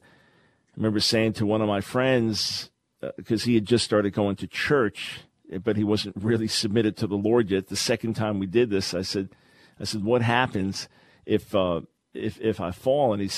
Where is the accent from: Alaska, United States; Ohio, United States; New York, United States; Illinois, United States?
New York, United States; Island Park; Not far from where I grew up on Long Island, a little town between Oceanside and Long Beach called Island Park. A family moved there when I was just about 7 years old and lived there until I got married in 1976.